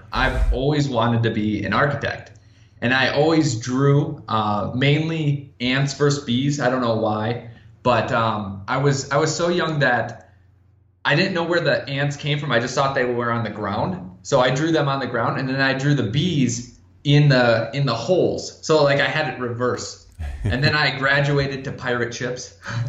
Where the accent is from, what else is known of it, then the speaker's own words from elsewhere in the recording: Minnesota, United States; I grew up in Minnesota, but I didn't want to go to the U of M